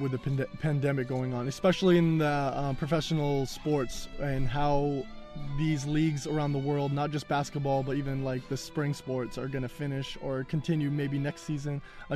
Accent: Auburn, Maine, United States; I'm from Auburn, Maine, and I went to Edward Little High School.

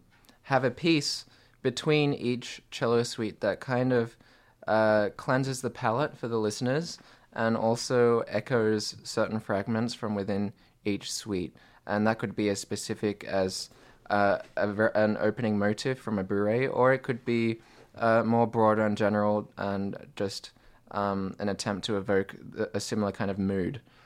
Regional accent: Australia; especially since I'm going to be bringing these pieces to Australia, my home country

